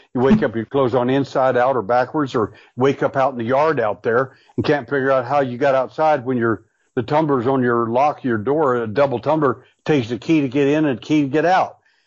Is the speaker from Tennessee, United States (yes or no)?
no; Texas, United States; born there; I was born at night, but it wasn't last night, and I was born in Texas.